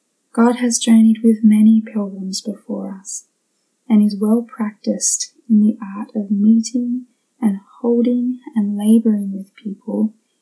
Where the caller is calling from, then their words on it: Sydney, New South Wales, Australia; also born or lived in Vancouver, Canada; I am joining you from Sydney, Australia. I was worshipping with Grandview in Vancouver until mid-2019